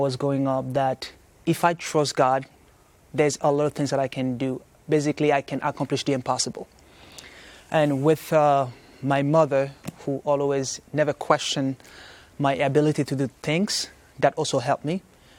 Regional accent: Haiti; Growing up in Haiti, I faced many struggles, and usually it's because of your belief. For example, I remember in school, people would say stuff about me because I was keeping the Sabbath.

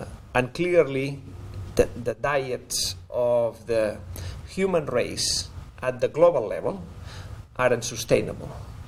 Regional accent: Spain; English is a second language; I'm originally from Spain. I mean, if you visit Spain, you will see that the little villages are on the top of the hills.

